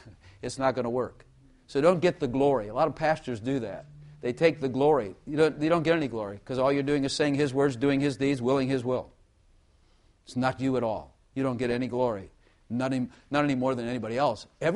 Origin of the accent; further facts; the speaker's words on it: the North, United States; I was raised in the North, a Yankee, so I'm a foreigner. But I got here as fast as I could.